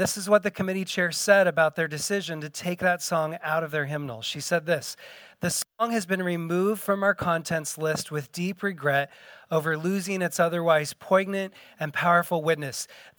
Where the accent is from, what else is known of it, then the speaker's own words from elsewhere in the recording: United States; And as an American, I've had a hard time understanding this concept